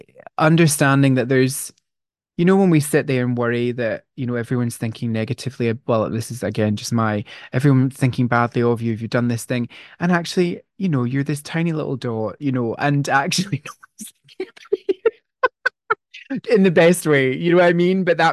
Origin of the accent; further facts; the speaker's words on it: Glasgow, Scotland, United Kingdom; I felt like I was going up in the world because I'm from Glasgow, but I felt like I really made it when I got to Edinburgh, you know?